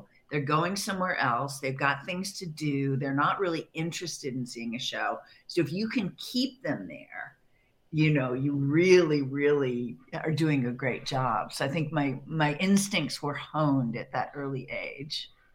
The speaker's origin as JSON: {"language": "English", "town": "Berkeley", "region": "California", "country": "United States", "tie": "born or raised there", "said": "I have a kind of an interesting origin story, only because I grew up in Berkeley and we had crazy hippie parents who kind of disappeared a little bit on us during a certain period of time in Berkeley."}